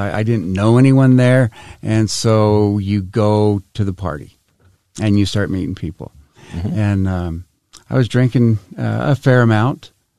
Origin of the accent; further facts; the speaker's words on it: Salt Lake City, Utah, United States; Well, I was born and raised in Salt Lake.